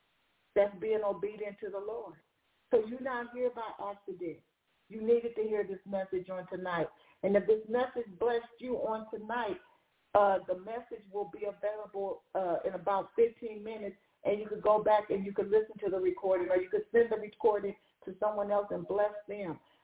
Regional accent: Compton, California, United States; I grew up in Compton, and I grew up in an era when by the time I got to high school, the crack epidemic had hit

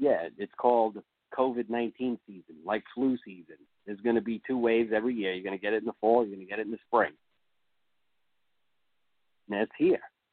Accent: United States; I'm American. I have my Constitution.

